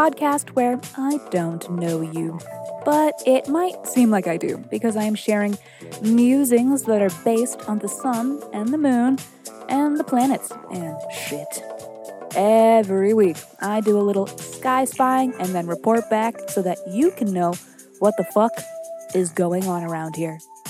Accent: Salem, Massachusetts, United States; born there; It is almost Halloween here in the United States, and as I was born in Witch City, Salem, Massachusetts

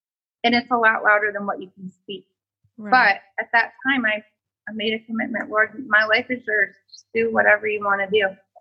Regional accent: Michigan, United States; now in Thompson Station, United States; I grew up in Michigan, Southwest Michigan, on a small farm, and really, I'm a farm girl at heart

